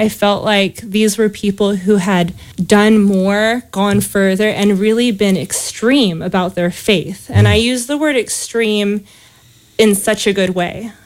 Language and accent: English; Livermore, California, United States; born there; I was born in Livermore, California. So it's a small corner of the San Francisco East Bay.